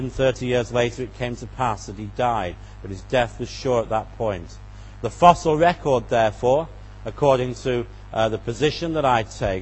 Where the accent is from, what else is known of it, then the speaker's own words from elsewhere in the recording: England, United Kingdom; also born or lived in Wales; I am an Englishman originally. I was born in England, brought up in England, but then lived for many years in Wales.